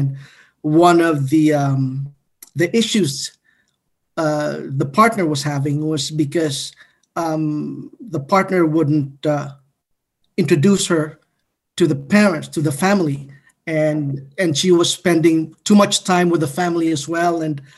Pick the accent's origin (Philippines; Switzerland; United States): Philippines; all the different issues that we deal with as Filipino LGBTQ members.